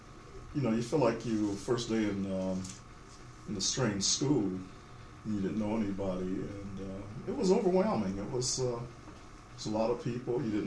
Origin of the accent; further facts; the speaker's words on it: Detroit, Michigan, United States; and plus I come from Detroit, where just about all my family were auto workers, Chrysler primarily.